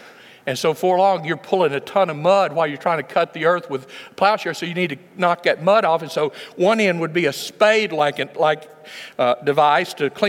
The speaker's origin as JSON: {"language": "English", "country": "United States", "said": "because being American, we never had that kind of oppression."}